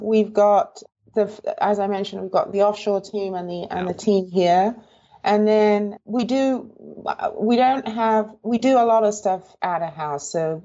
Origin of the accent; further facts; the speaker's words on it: England, United Kingdom; moved away as an adult; now in San Francisco, United States; And I moved to San Francisco in 95. I moved from England, and I've worked predominantly for tech companies.